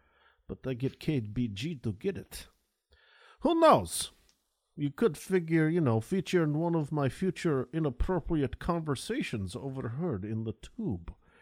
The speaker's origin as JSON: {"language": "English", "country": "France", "accent": "French", "second_language": "English", "said": "I'm not sure if you were smiling at the conversation or my French accent."}